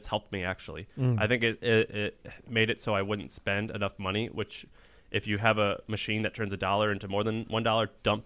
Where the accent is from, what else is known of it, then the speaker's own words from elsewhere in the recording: Missouri, United States; also born or lived in Tennessee; I'm from Missouri by way of Tennessee.